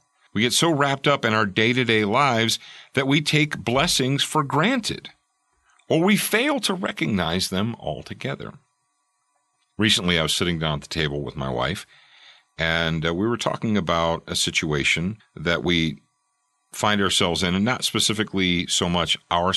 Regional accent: the South, United States; I'm from the South, and a blessing is when you, before you eat your food, you sit down and you say the blessing.

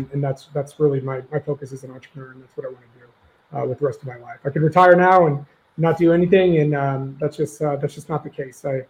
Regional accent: Portland, Oregon, United States; I was from Portland, Oregon originally

